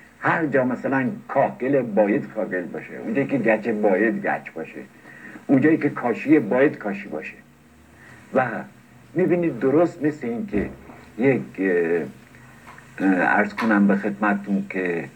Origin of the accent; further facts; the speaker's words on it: Yazd, Iran; از یک پدر ناینی و مادر یزدی در یزد زاده شدم. دبستان و دبیرستانم و در شهر یزد گذروندم